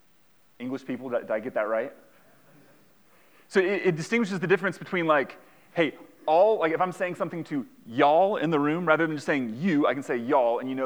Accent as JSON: {"language": "English", "town": "Boone", "region": "North Carolina", "country": "United States", "tie": "born or raised there", "also_born_or_lived": "Pennsylvania", "said": "I grew up in Boone."}